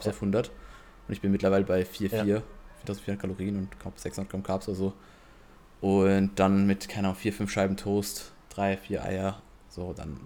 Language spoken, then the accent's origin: German; Vienna, Austria; bin aus Wien, 30 Jahre alt, Fulltime-Prep-Coach